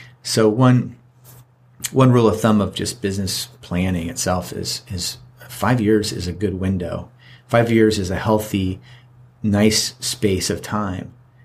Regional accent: Florida, United States; and I am from Florida. I've grown up in Florida, and I really don't know anything really about living in the cold.

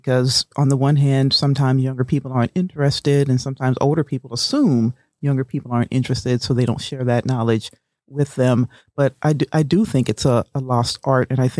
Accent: Charleston, South Carolina, United States; accent: Charleston; It's like, okay, I've lapsed into my Charleston accent. Let me break it back into the English that I would typically speak.

